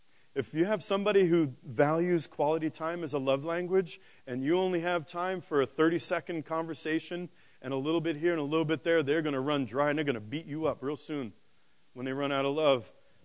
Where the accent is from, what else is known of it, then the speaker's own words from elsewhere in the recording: New York City, New York, United States; also born or lived in Boston; Now, you all know, if you don't, I'm from New York City. And then I lived in Boston for 10 years.